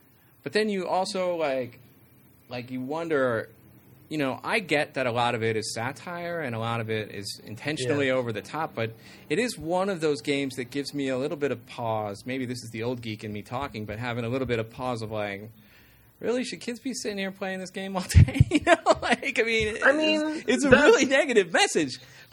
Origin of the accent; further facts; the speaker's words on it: Los Angeles, California, United States; and I don't know if that's because I'm from Los Angeles